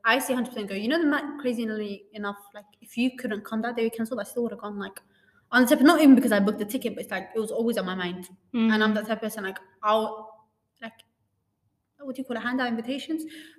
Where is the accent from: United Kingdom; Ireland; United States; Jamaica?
United Kingdom; Like, I'm British.